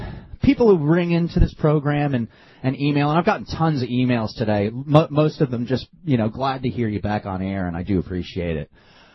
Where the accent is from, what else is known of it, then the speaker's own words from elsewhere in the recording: New Jersey, United States; Okay, see, I grew up in New Jersey, right?